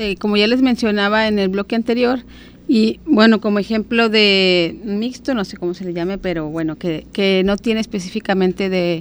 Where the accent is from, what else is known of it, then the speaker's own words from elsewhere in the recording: Los Mochis, Sinaloa, Mexico; Jardín Botánico Sinaloa, lo conocemos así, o Parque Sinaloa para los que somos de Los Mochis.